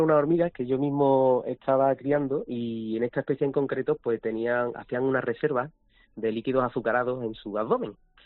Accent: Sanlúcar de Barrameda, Andalusia, Spain; yo soy de Sanlúcar de Barrameda, entonces yo prefiero los langostinos

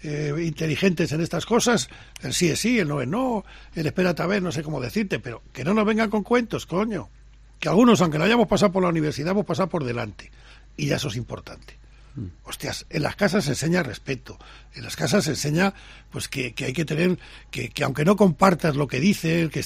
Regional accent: Salamanca, Castile and León, Spain; Y nos sentimos dolidos, ya le digo a usted, como salmantino.

